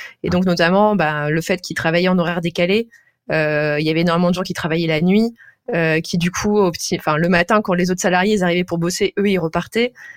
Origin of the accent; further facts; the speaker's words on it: Reims, Grand Est, France; Et moi j'ai grandi à Reims et certes il y avait des magasins de jeux vidéo